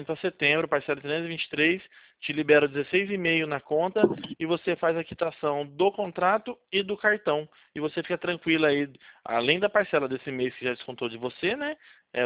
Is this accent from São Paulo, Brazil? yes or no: yes; São Paulo, Brazil; Eu sou da região aqui de Campinas, de Jundiaí aqui.